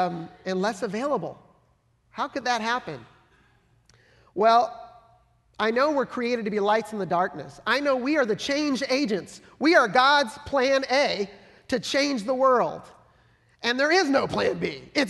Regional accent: San Francisco, California, United States; born there; when I was born in 1970 in San Francisco

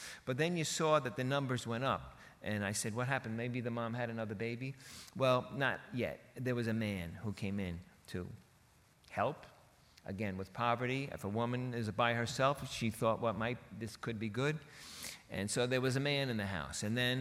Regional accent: New Hyde Park, New York, United States; I grew up not in the Dominican Republic. I did not grow up in poverty. I grew up 45 minutes from here in New Hyde Park.

